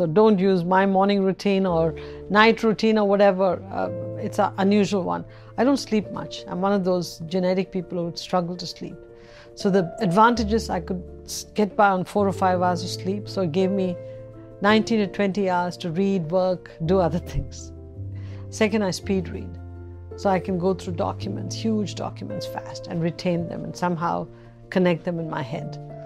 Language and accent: English; Chennai, Tamil Nadu, India; moved away as an adult; now in United States; I was born in India. And in those days, where I grew up, especially in the south of India, in Madras, women didn't work, women didn't go to college. And came to the United States in 1978.